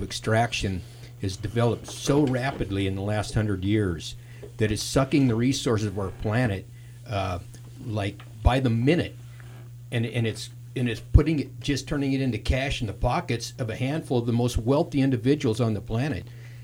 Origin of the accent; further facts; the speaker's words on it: Round Mountain, United States; I grew up in this, it was a logging community what I was born into here in Round Mountain.